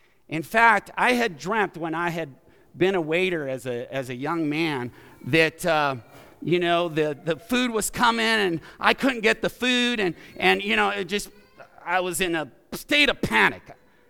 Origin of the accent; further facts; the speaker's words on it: New Mexico, United States; And since I'm from New Mexico, I thought, man, this house has to be adobe.